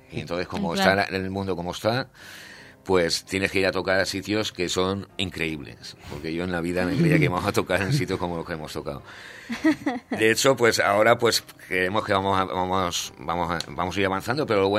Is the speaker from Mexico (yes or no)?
no; Spain; y como españoles vamos